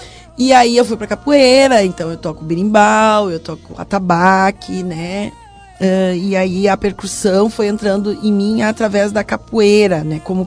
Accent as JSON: {"language": "Portuguese", "region": "Rio Grande do Sul", "country": "Brazil", "said": "a gente, como gaúcho, tem uma expectativa, né?"}